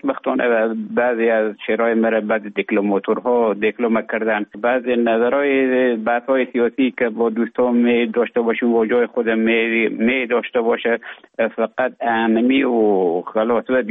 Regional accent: Afghanistan; moved away as an adult; now in Finland; تا زمانی که ببخشن طالبان آمدن من در افغانستان بودم. بعد از ای که از افغانستان طالبان آمدن به اوج گذاره محکمه که مشکل بود و آمدم به طرف های روسیه و از روسیه آمدم به ایجه بفنلاند.

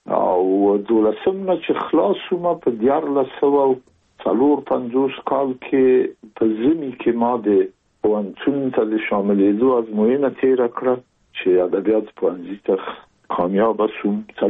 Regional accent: Kabul, Afghanistan; زه زېږېدلی په کابل کې یم. د کابل په چارګي کې ګزرګاه پله ته ورڅېرمه او کلی د شکلا خان کلا، هلته زه زېږېدلی یم.

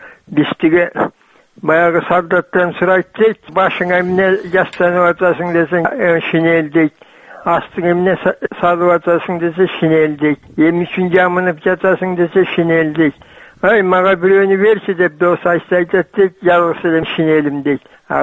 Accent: Chym-Korgon, Chuy Region, Kyrgyzstan; Мен өзүм Чым Коргондонмун.

